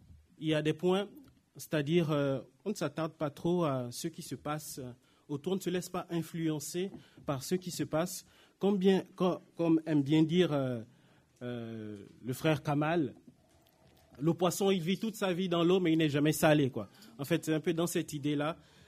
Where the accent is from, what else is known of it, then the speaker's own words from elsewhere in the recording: Gabon; moved away; moi, je suis immigré. Immigré, je suis du Gabon, hein, moi, je suis gabonais, 100% de pure souche.